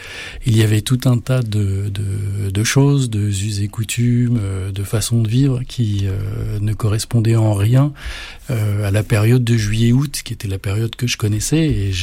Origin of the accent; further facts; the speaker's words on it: Auvergne-Rhône-Alpes, France; also born or lived in Saint-Ouen; J'ai simplement vécu mon enfance en Ardèche.